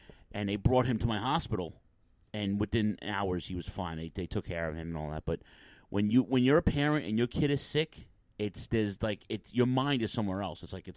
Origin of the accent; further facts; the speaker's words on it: Queens, New York, United States; Yeah, that's a Queens tradition. That's because we're from Queens.